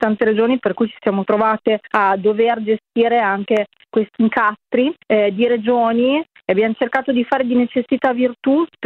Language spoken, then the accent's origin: Italian; Mantua, Lombardy, Italy; noi siamo di Mantova